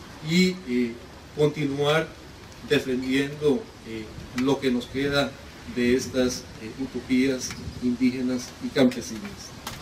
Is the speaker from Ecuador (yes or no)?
no; Costa Rica; como soy costarricense, también quiero aprovechar la ocasión